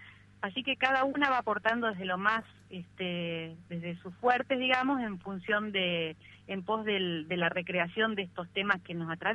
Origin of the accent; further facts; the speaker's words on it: Azul, Buenos Aires Province, Argentina; Yo soy de Azul, así que vine yo de visita